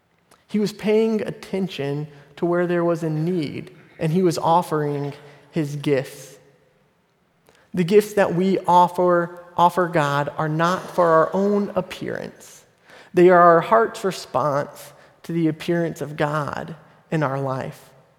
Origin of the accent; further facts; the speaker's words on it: Lawrenceville, United States; I was reminded of a youth counselor from back in my hometown in Lawrenceville.